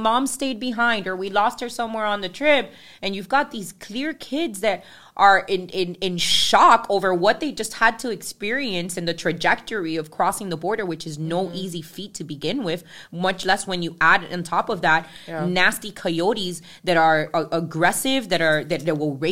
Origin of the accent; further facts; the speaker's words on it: United States; large family that clearly continues to live in Cuba that I don't have a lot of relationship with because I grew up in the States.